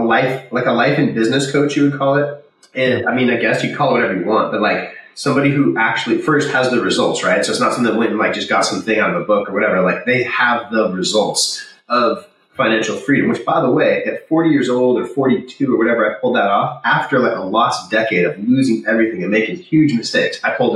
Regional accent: Laguna Beach, California, United States; now in Santa Cruz, United States; I grew up in Laguna Beach. I live in Santa Cruz.

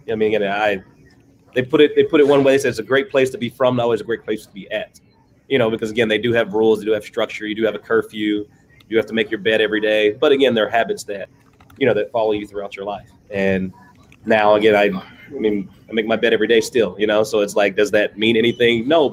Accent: Texas, United States; I'm from Texas, so recruiting, you know, Texas kids is something that, you know, interests me

